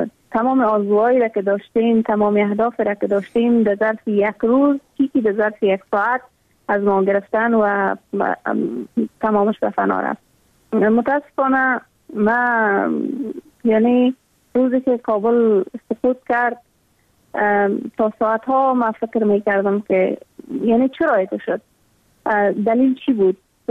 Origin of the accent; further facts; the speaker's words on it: Afghanistan; تمام مردم افغانستان و حداقل هم نسلای ما، کسایی که هم دوره ما هستن، هم سن سال ما هستن، ما در دامن جنگ زاده شدیم، اما تو در جنگ کلان شدیم